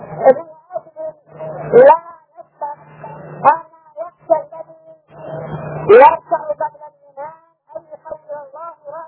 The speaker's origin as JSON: {"language": "Arabic", "country": "Yemen", "said": "واتخذ الناس عادة هامنة عندنا في اليمن، نحن نعتبر مغلوبين على أمرنا،"}